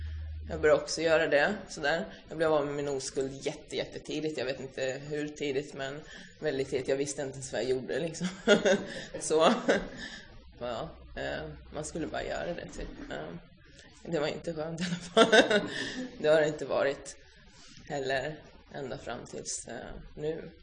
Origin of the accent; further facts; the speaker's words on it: Södertälje, Stockholm County, Sweden; also born or lived in Finland; Jag är född här i Sverige. Jag har bott i Finland 2 gånger. Och allt det här fram till jag var 8 år. Så vi har flyttat jättemycket fram och tillbaka. Vi flyttade till Södertälje när jag var 8 år. Och där har jag också bott.